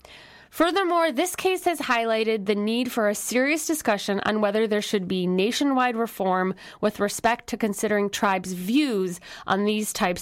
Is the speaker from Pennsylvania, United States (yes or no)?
no; Wisconsin, United States; I mean, I remember I'm from Wisconsin, and during the like uprising in Wisconsin, back years ago, people were occupying the Capitol